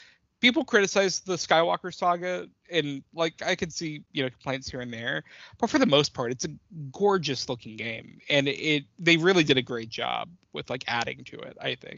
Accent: Orlando, Florida, United States; because I mean, especially me growing up in Orlando, like there were like a lot of commercials for it too

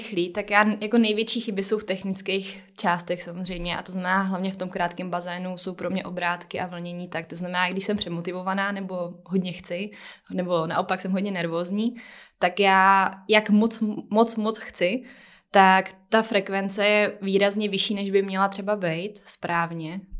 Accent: Chomutov, Ústí nad Labem Region, Czechia; jsem z Chomutova z malého města, nemáme tam profesionální podmínky

